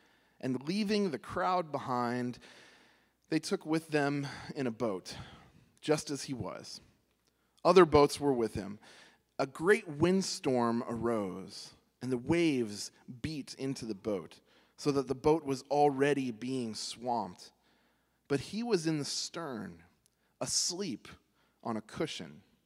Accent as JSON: {"language": "English", "region": "California", "country": "United States", "said": "I'm from California originally, most of you know that, and I was just thinking about it yesterday, I have never lived more than an hour away from a beach."}